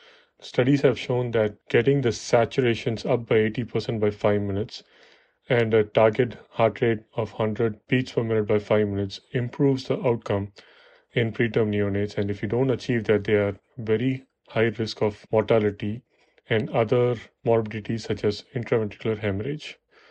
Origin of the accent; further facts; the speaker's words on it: Chennai, Tamil Nadu, India; moved away as an adult; now in United States; I was born and raised in Chennai. I did my medical school back in the southern part of India and transitioned to the United States to pursue a residency in pediatrics